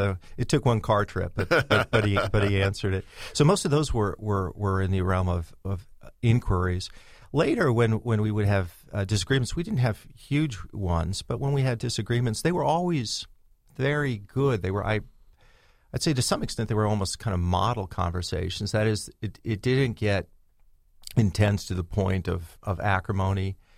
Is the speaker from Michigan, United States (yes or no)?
no; Richland, Washington, United States; also born or lived in Dallas; Born in Dallas, grew up in Washington State, east side of the state, a place called Richland, and went to school in Seattle